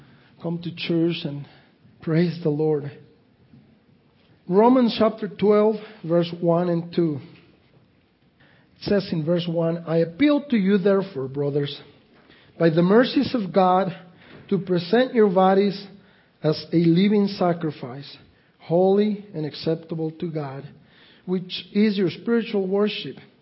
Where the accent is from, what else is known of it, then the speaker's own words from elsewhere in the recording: Mexico; I didn't grow up celebrating Thanksgiving, growing up in Mexico.